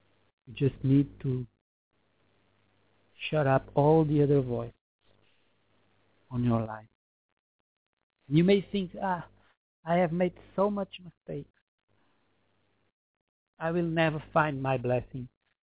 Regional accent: Portugal; I was from Portugal, Europe. She was from Brazil.

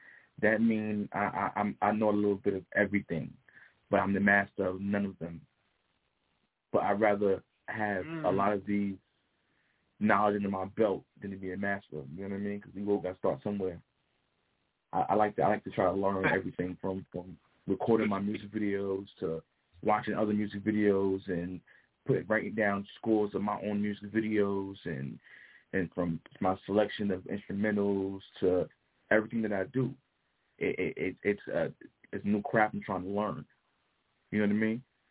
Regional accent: Brooklyn, New York, United States; It's your boy … repping No Days Off South. I'm coming from Brooklyn, New York

